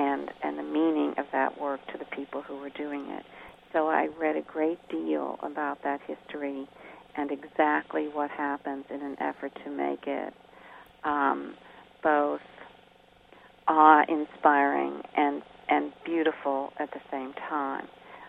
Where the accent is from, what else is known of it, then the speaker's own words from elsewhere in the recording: Pittsburgh, Pennsylvania, United States; I grew up in Pittsburgh, and the mythology of steel making, of the heat and the difficulty, and also the magical beauty of it at the same time, was always very striking to me